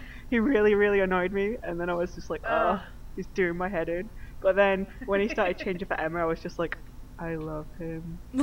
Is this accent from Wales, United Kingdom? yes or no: yes; Cardiff, Wales, United Kingdom; from Cardiff in the UK.